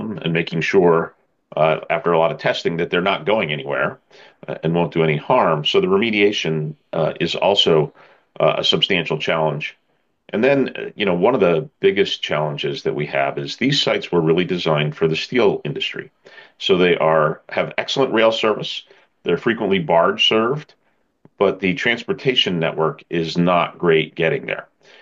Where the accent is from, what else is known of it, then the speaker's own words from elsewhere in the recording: Pennsylvania, United States; And I grew up in the Poconos. I'm not originally from Pittsburgh.